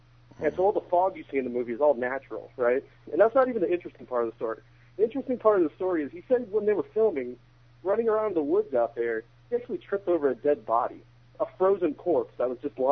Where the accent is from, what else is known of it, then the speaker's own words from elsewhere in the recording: Texas, United States; I'm from Texas, and I just wanted to call.